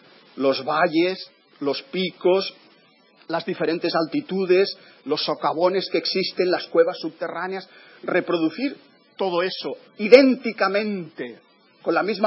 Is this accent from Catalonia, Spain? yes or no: yes; Catalonia, Spain; Yo, como soy catalán, arrimo el ascua a mi sardina y hablo de Montserrat.